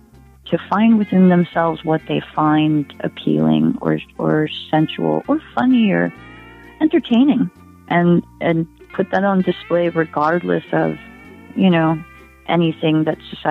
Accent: Hawaii, United States; so I feel that connection very strongly, you know, just from being local and also from, you know, being Hawaiian and my just having all my family here.

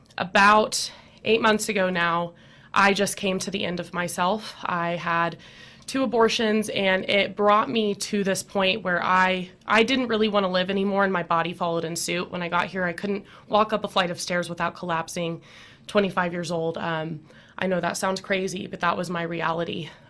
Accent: Dallas, Texas, United States; So I'm actually from Dallas, Texas. I'll start off with that. I'm 26 years old.

